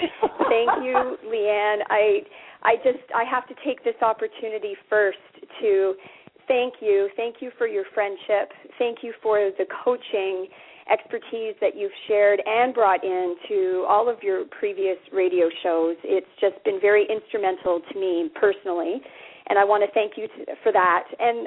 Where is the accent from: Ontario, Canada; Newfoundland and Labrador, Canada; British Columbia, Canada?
Ontario, Canada; accent: Canadian; I'm in beautiful southern Ontario, just across the border from New York State. So I'm Canadian, and you may pick that up on some of my accents or my words.